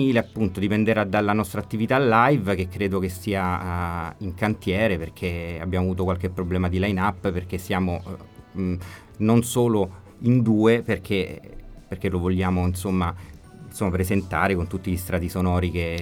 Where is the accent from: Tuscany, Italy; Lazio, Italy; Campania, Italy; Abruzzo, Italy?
Lazio, Italy; Rome; veniamo da Roma e proponiamo la nostra musica.